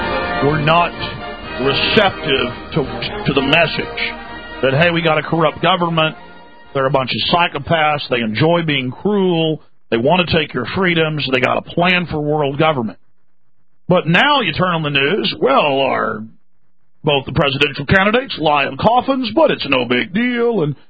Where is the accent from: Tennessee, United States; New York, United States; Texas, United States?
Texas, United States; Dallas; I grew up in Dallas with a major international airport with jets flying over all day long